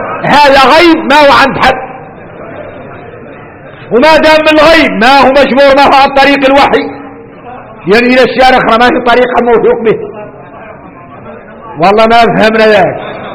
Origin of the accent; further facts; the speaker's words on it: Mauritania; احنا موريتاني